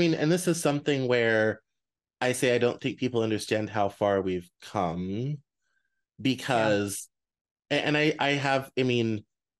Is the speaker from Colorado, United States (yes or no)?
yes; Colorado, United States; I grew up in Colorado, so those churches, especially around the Boulder area, are on every corner.